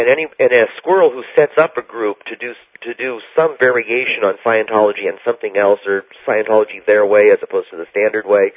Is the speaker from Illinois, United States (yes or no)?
no; California, United States; We were living, we grew up in Southern California, and then Jim and Jim moved to the Haight.